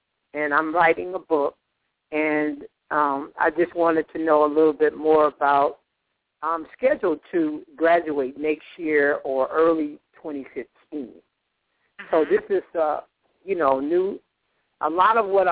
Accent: Chicago, Illinois, United States; born there; I was born in Chicago at 12:45 a.m.

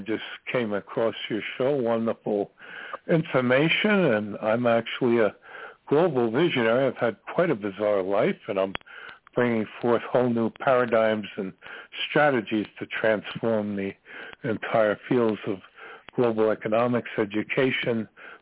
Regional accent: Long Island, New York, United States; I'm from Long Island, and I've had quite a bizarre life.

